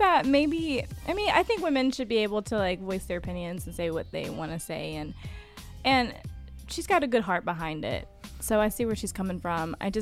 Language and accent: English; Raleigh, North Carolina, United States; I'm from North Carolina.